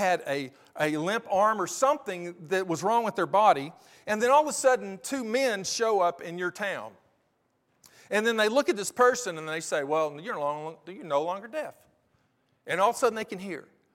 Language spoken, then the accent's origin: English; Birmingham, Alabama, United States; also born or lived in Lexington, Kentucky; now in Hurricane, United States; I'm from Birmingham, Alabama, that was 1 million people, to Lexington, Kentucky, that was 250,000, to Hurricane, West Virginia, that is about 9,500.